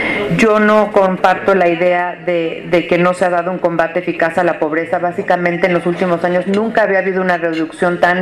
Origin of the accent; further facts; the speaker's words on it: Mexico; creo que hemos hecho un buen trabajo como mexicanos